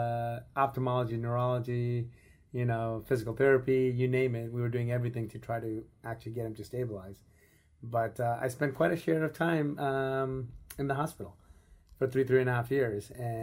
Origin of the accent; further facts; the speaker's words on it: Buffalo, New York, United States; Karman Road is the street we grew up on in Buffalo, New York.